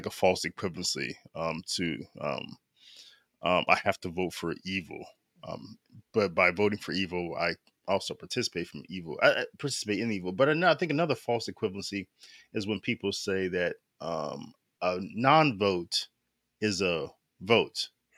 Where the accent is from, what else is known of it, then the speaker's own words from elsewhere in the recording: United States; I never knew not voting as an American would be a contentious issue